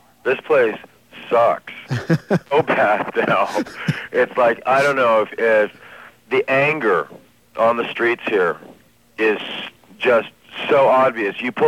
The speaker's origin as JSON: {"language": "English", "town": "Santa Monica", "region": "California", "country": "United States", "tie": "born or raised there", "said": "L.A. has probably got to be, and I was born in Santa Monica and grew up here"}